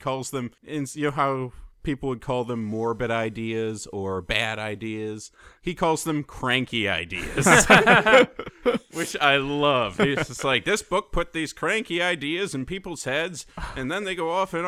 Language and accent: English; United States; I say soccer because I'm American.